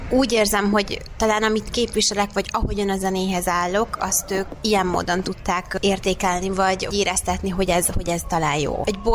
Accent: Cegléd, Pest, Hungary; És akkor én ugye zeneiskolába kezdtem, Cegléden, alföldi lány vagyok, úgyhogy Cegléden.

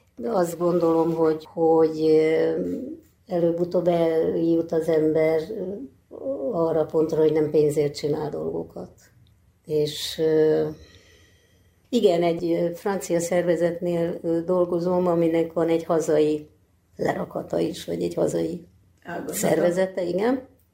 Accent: Budapest, Hungary; Egy nagy óbudai bérházba nőttem föl, ahol 40-50-60 gyerek is volt, egy óriási ház

